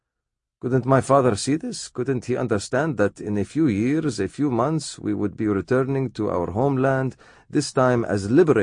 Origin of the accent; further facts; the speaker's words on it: Kuwait City, Al Asimah Governorate, Kuwait; I was born and raised in Kuwait City. My family was one of the few lucky ones not to be expelled after 1991